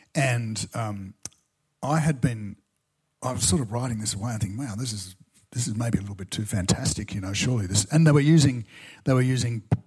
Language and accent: English; Australia; I said, oh, well, I'm an Australian writer.